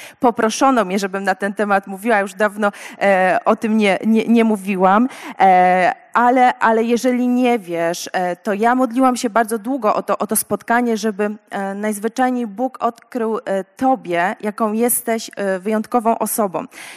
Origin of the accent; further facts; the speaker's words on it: Wodzisław, Silesian Voivodeship, Poland; pochodzę z Wodzisławia.